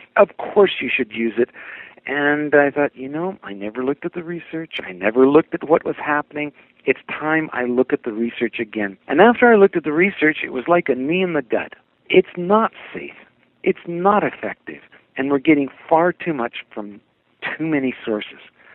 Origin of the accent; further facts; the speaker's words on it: Nairobi, Kenya; I went back to where I grew up in Kenya, and as I was standing there on the street corner, I just started watching the people in Nairobi